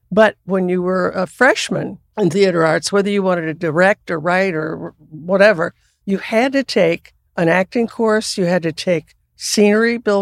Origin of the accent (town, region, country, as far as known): Texas, United States; also born or lived in Arkansas